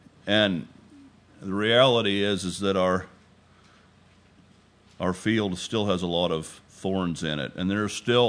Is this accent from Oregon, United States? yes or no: yes; Oregon, United States; I've seen it growing up in Oregon.